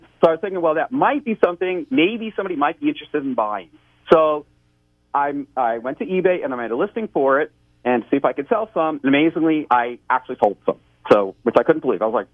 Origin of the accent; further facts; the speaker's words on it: Teaneck, New Jersey, United States; now in Florida, United States; I'm originally from Teaneck, New Jersey. I moved down to Florida to go to the University of Florida to get a degree in botany.